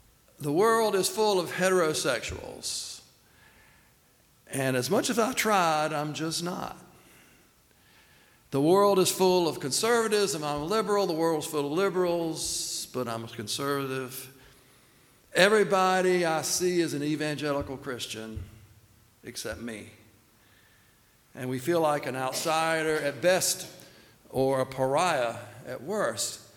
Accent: Laurinburg, North Carolina, United States; And growing up in Laurinburg, you know, we had our groups of friends here.

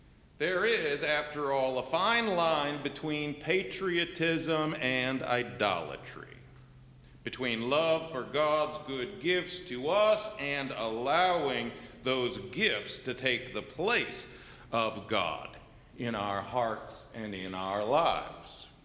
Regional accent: United States; But I am an American, and I cannot imagine being anything else.

